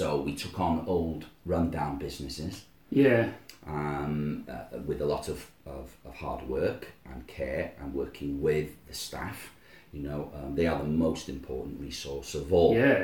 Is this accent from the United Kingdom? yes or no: yes; Wales, United Kingdom; first language Welsh; English is a second language; So my first spoken language was Welsh.